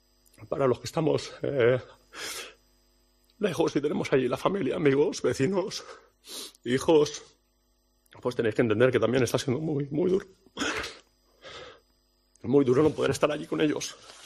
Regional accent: Massanassa, Valencian Community, Spain; hacia mi tierra, hacia Valencia, pues de la comarca del Horta Subut, que está entre todos los pueblos, el mío, Massanassa

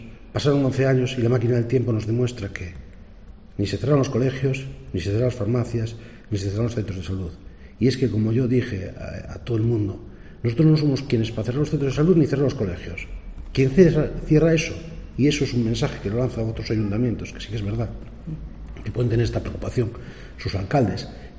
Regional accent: Oza de los Ríos, Galicia, Spain; born there; Yo nací en Oza de los Ríos y ahora, pues mira, fusioné y ahora soy Oza de los Ríos de Cesuras. Y mi abuela era maestra de Cesuras

